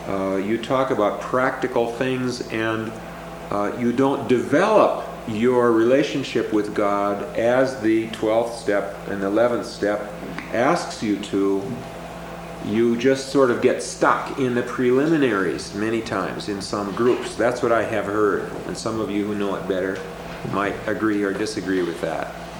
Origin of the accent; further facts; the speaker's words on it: Willmar, Minnesota, United States; a pastor who dealt with alcoholics in my hometown of Wilmer, Minnesota for many years